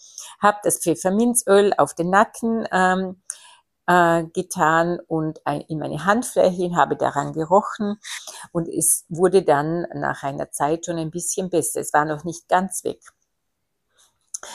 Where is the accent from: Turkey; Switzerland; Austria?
Austria; bei uns in Österreich